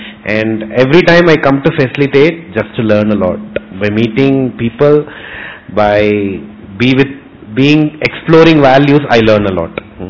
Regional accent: Chennai, Tamil Nadu, India; from Chennai. I think like I'm the one who's coming from the tip of India.

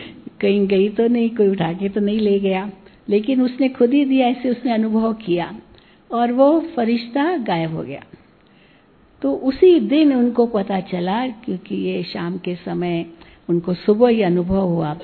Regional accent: Mumbai, Maharashtra, India; born there; मैं मुंबई में पैदा हुई, और 3 दिन की थी केवल

